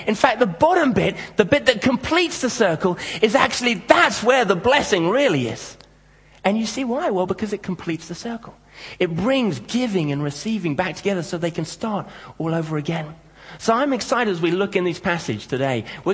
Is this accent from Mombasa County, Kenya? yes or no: no; Nairobi, Kenya; when I was growing up in Africa, in Kenya. I grew up in Nairobi, which is a big kind of cosmopolitan city. A lot of very wealthy people, a lot of very poor people.